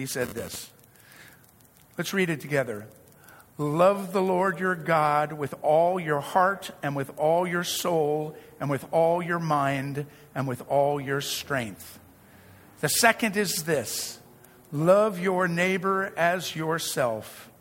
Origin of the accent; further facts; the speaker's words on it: Virginia, United States; I grew up in Virginia. Guess what? I grew up right outside of D.C. in Virginia, and it was a very racist area of the country.